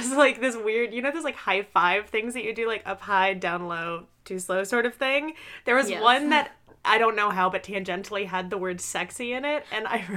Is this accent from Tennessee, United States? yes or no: no; Florida, United States; We're from Florida.